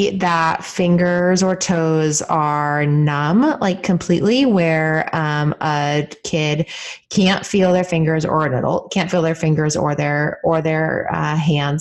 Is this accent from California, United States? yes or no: yes; California, United States; also born or lived in Vermont; I'm from California originally too, so I understand like being in warm weather. And then I lived in Vermont for 4 years in medical school.